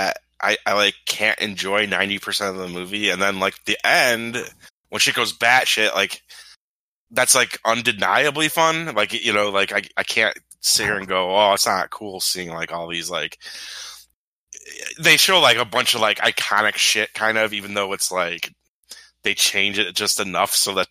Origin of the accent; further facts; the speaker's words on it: Illinois, United States; I'm from Illinois. I'm not a skier.